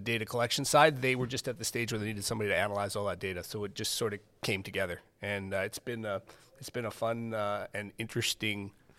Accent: Saskatchewan, Canada; I'm a farm kid as well. I grew up in Saskatchewan, just south of Saskatoon, so, you know, not too far north of where you're at.

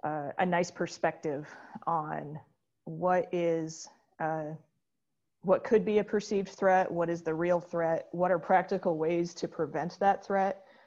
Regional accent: Colorado, United States; I'm a Colorado native. I'm originally from Eastern Colorado, so I haven't moved far from my home area.

